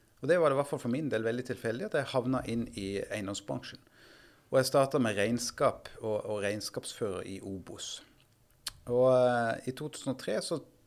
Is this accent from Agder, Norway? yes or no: yes; Farsund, Agder, Norway; now in Oslo, Norway; Men kommer opprinnelig fra Lista, Farsund. Skulle tidlig til Oslo så fort jeg kunne egentlig.